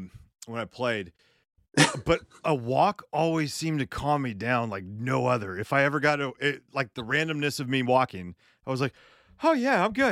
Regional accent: California, United States; I grew up in Northern California, Southern California.

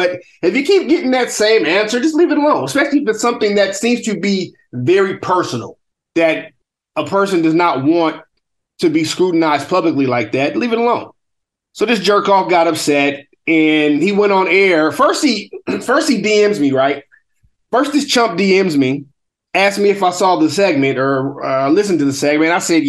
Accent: San Francisco, California, United States; this chump out in San Francisco, which is my hometown. You know, I'm from San Francisco, from the Bay Area.

